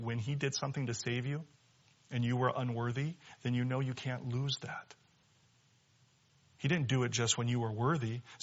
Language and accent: English; Seattle, Washington, United States; You know, I'm from Seattle. And you get a lot of opportunities to hike in Seattle.